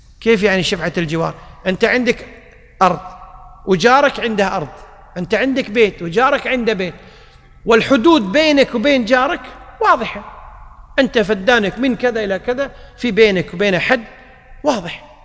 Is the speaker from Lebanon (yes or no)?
no; Egypt; فتزوج بما يسمى عندنا في مصر يسمونه العقد العرفي